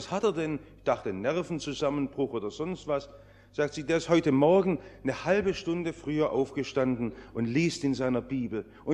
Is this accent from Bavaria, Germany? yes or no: no; Stuttgart, Baden-Württemberg, Germany; Ich bin in Stuttgart aufgewachsen, groß geworden und liebe Stuttgart.